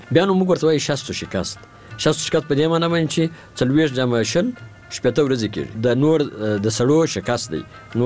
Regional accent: Helmand, Afghanistan; زه چې د هلمند يم د هلمند خلک ورته تور چلا او سره چلا وای.

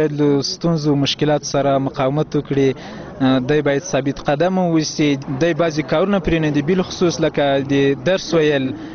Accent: Afghanistan; زه باید خپل ګران هېواد افغانستان ته، خپلو شریف خلکو ته خدمت وکړم

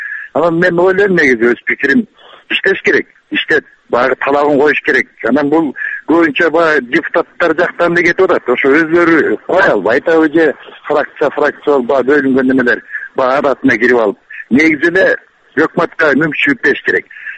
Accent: Naryn, Naryn Region, Kyrgyzstan; Нарындан болом.

